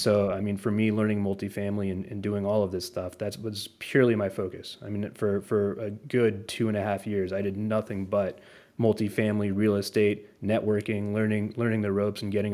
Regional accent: North Carolina, United States; I'm also from North Carolina originally, so that was not a difficult decision to make

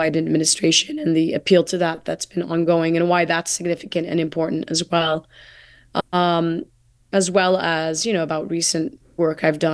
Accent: United States; And I feel as an American and as a Palestinian and as a human being, frankly, with family in Gaza specifically

